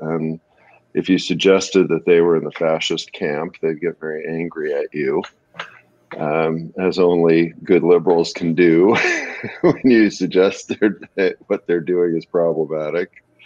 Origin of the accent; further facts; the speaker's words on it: California, United States; I grew up in California when the great blue liberal state passed Proposition 13